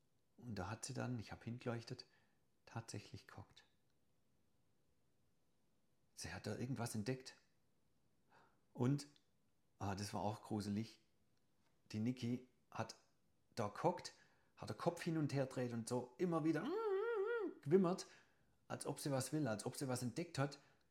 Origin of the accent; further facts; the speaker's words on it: Baden-Württemberg, Germany; in dem Dorf, wo ich aufgewachsen bin, früher auf der Schwäbischen Alb